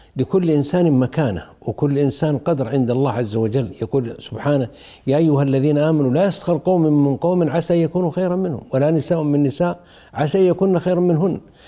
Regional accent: Saudi Arabia; قمنا نسلم كسعوديين على بعض ونبارك

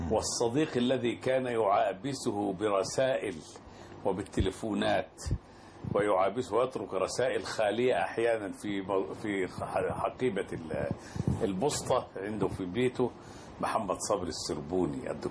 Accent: Cairo, Cairo Governorate, Egypt; كما نقول عندنا في القاهرة

